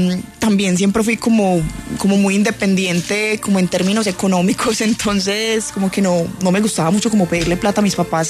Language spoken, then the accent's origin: Spanish; Manizales, Caldas, Colombia; also born or lived in New York, United States; yo nací en Nueva York, mis papás trabajaban allá, son de Manizales. No alcancé a vivir muchos años allá en Nueva York. Me fui a vivir a Manizales con una tía como desde los 6 meses más o menos.